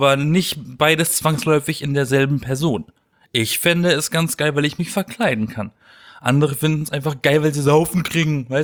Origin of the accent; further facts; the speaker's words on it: Baden-Württemberg, Germany; Ich komme ja aus dem Schwarzwald.